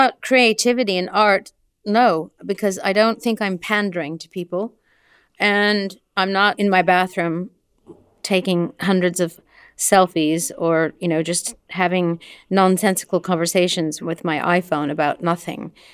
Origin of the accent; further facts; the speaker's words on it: Midwest, United States; Starting in high school, growing up in the Midwest, not fitting in to any socially acceptable group.